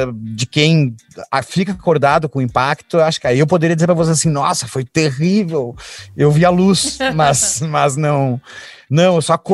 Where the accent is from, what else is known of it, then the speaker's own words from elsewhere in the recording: Pelotas, Rio Grande do Sul, Brazil; eu me criei em Pelotas, tá? Que é uma cidade que tem... Pelotas, nos áureos tempos, tinha 198 trailers lado a lado, assim